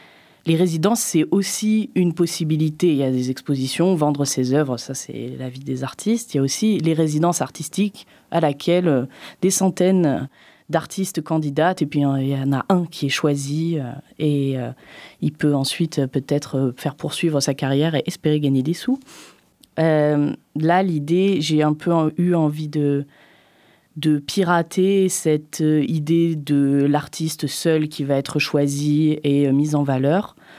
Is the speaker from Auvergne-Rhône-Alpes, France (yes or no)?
yes; Die, Auvergne-Rhône-Alpes, France; born there; je suis née à Die, le 16 février 1999, dans la maternité de Die.